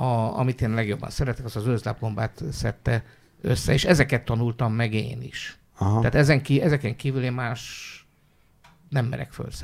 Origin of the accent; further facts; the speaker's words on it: Szentgotthárd, Vas, Hungary; én itt Vas megyében, Szentgotthárdon, ott az Őrségi erdők szélén, azon hatalmas nagy erdőségek vannak, ott nőttem fel